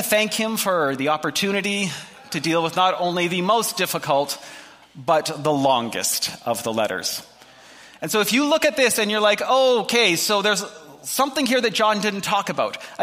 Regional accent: Edmonton, Alberta, Canada; I grew up in Alberta, which has nothing to do with this story, except for the fact that growing up, I lived in Edmonton, and we lived in the city

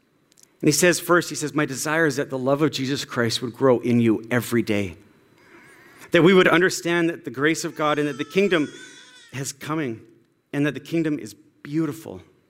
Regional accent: Canada; You see, we conduct ourselves in a manner worthy of being called Canadian.

